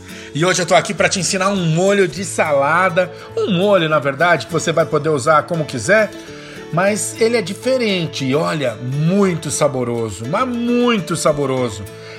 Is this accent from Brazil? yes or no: yes; São Paulo, Brazil; eu sou paulistano